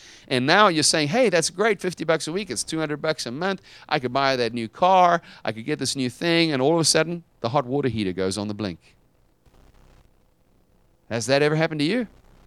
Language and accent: English; United States; And I say ours because I am American and proud of it.